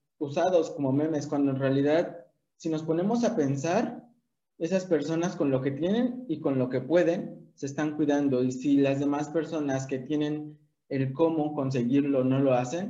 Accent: Mexico; Como mexicanos sabemos que somos muy, muy, muy grandes en ese aspecto

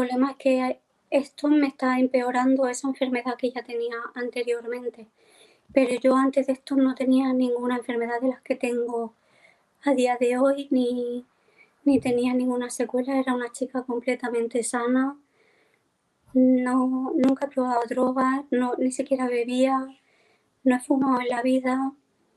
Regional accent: Torrevieja, Valencian Community, Spain; soy de Torrevieja, Alicante.

